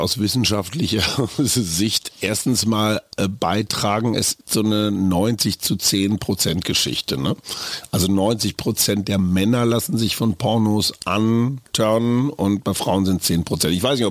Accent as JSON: {"language": "German", "region": "North Rhine-Westphalia", "country": "Germany", "said": "Also aus jedem Dorf ein Köter, wie man bei uns in Westfalen sagen würde."}